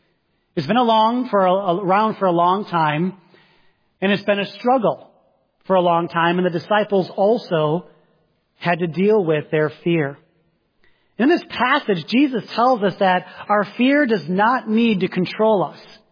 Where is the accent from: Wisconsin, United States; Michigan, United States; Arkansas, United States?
Wisconsin, United States; I grew up in Wisconsin. One of the things I miss about the North, something kind of silly, but I miss basements.